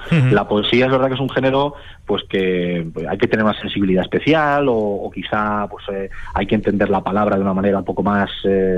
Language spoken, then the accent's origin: Spanish; Talavera de la Reina, Castilla-La Mancha, Spain; Soy de Talavera, soy nacido y criado en Talavera de la Reina y orgulloso talaverano.